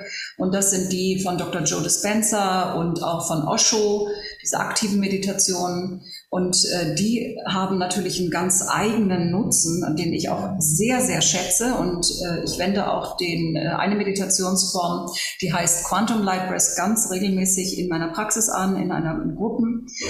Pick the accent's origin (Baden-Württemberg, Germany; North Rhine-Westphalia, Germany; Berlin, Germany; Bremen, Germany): Bremen, Germany; in meiner Heimatstadt Bremen.